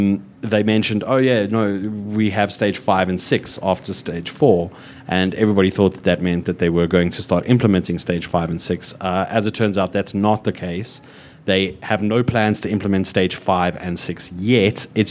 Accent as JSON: {"language": "English", "country": "South Africa", "said": "like, what am I supposed to do as a South African?"}